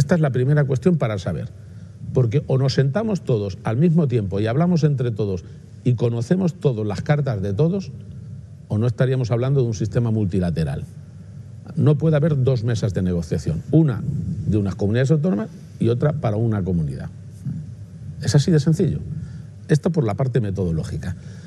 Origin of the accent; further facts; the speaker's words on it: Spain; me siento español y con los mismos derechos que tengo aquí a tenerlos en Barcelona si es que quisiera vivir allí